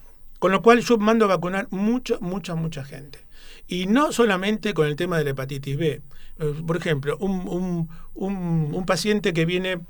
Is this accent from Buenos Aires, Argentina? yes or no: yes; Buenos Aires, Argentina; moved away as an adult; now in Neuquén, Argentina; Yo soy de Buenos Aires, me recibí en la UBA, pero yo estoy en Neuquén desde el año 76. Llevo más años vivido en Neuquén que en Buenos Aires.